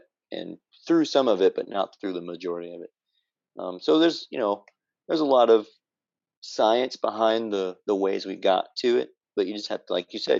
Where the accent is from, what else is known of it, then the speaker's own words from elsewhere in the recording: the South, United States; I come from the South, so it's a pretty prominent thing.